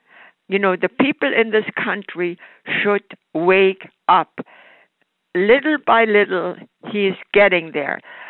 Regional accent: Germany; now in United States; I'm from Germany. I was 10 years old when World War II was over. So my family and I, we lived under the Hitler regime.

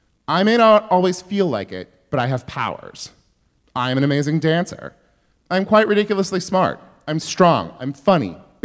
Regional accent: California, United States; I'm not from there. I'm from Northern California. When you think of Northern California, you think of lesbian sous chefs and vineyards. And that's not where I'm from either.

